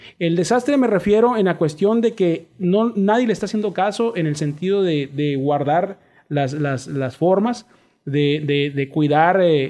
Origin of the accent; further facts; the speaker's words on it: Mexico; pensaban que podemos, como mexicanos, acceder no a esas sillas